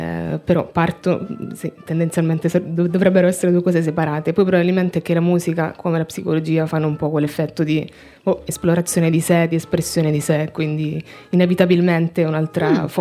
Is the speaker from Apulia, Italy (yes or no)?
yes; Apulia, Italy; now in Milan, Italy; sono pugliese, sono a Milano da circa 5 anni.